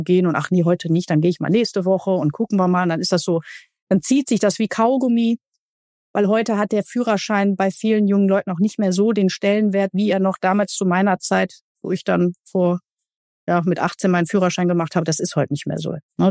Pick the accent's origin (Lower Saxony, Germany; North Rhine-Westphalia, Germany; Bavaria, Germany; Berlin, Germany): North Rhine-Westphalia, Germany; Duisburg; ich komme aus einer ganz normalen Arbeiterfamilie. Ich bin aufgewachsen in Duisburg. Ich bin also ein Kind des Ruhrpotts.